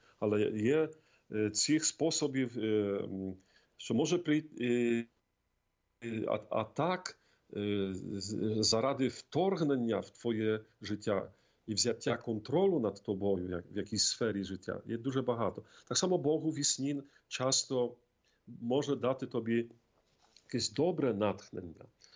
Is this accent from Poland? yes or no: yes; Poland; Ukrainian is a second language; з мого рідного міста в Польщі